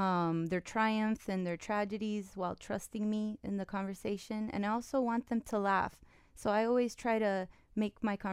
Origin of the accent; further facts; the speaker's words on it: Miami, Florida, United States; So I grew up in Miami since I was a kid with Hispanic parents.